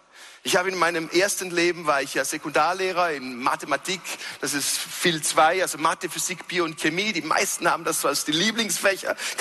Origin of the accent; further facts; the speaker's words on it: Switzerland; ich bin Schweizer